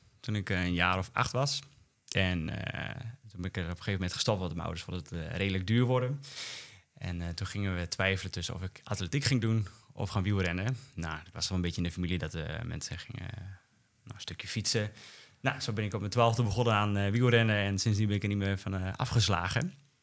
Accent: Friesland, Netherlands; Stel, en die had ook een F en ik kom uit Friesland.

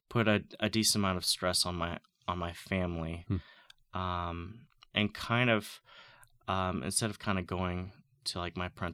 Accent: Kansas City, United States; Yeah. Well, I grew up in Kansas City.

